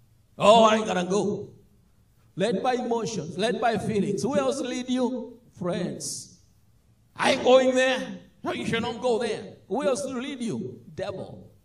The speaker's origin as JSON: {"language": "English", "town": "Embu", "region": "Eastern Province", "country": "Kenya", "tie": "born or raised there", "said": "I was born and raised in Embu. It's a city, you don't know where that is. It is in Kenya, in eastern part of Kenya."}